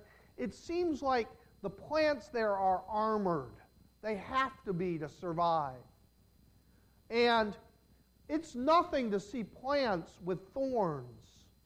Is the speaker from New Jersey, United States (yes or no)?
yes; New Jersey, United States; growing up in New Jersey is so different from some places. The very ground is different.